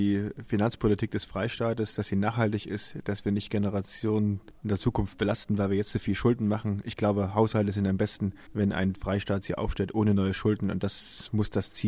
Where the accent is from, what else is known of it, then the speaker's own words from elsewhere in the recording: Apolda, Thuringia, Germany; Na, mit meiner Heimatstadt Apolda insbesondere, weil ich da groß geworden bin